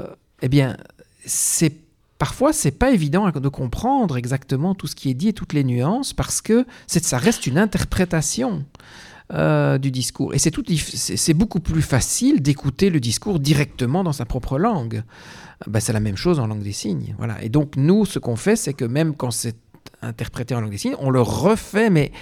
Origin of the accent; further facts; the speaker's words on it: Belgium; les langues que j'ai appris, les langues étrangères, hein, j'ai appris le néerlandais, puisque je suis belge, j'ai appris l'anglais à l'école, et je maîtrise ces langues-là de façon scolaire